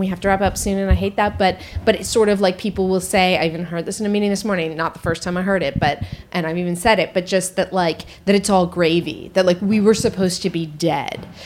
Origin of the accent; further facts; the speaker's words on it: California, United States; It's like what Northern California, I'm from Northern California.